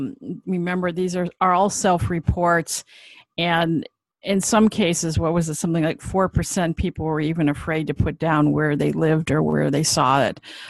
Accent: Cleveland, Ohio, United States; moved away; Yeah, I grew up in Cleveland, Ohio, and back before I moved out of the area, so this was back in about 1975-ish era

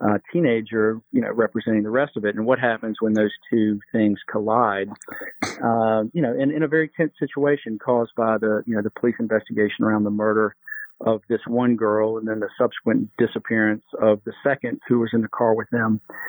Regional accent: Salisbury, North Carolina, United States; even growing up in Salisbury. I didn't truly understand how bad parts of Salisbury and Rowan County could be

